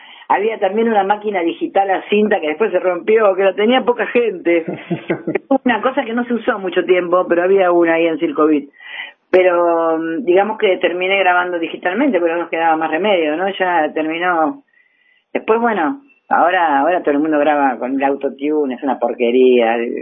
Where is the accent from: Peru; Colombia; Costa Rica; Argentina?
Argentina; Ramos Mejía, Buenos Aires Province; yo los vi en el Estudiantil Porteño de Ramos Mejía, que es el lugar de donde soy. Donde me crié, donde fui al colegio, todo, que es el oeste de Gran Buenos Aires, digamos.